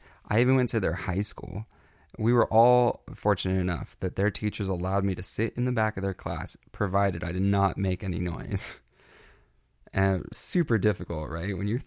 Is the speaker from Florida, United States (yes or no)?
no; Los Angeles, California, United States; born there; I was born in East LA into a family that wasn't necessarily broken, just not fully put together.